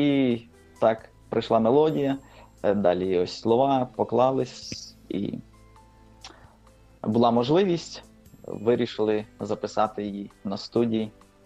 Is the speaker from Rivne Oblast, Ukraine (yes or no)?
yes; Stepan, Rivne Oblast, Ukraine; Я родом з Рівненської області, із такого містечка Степань.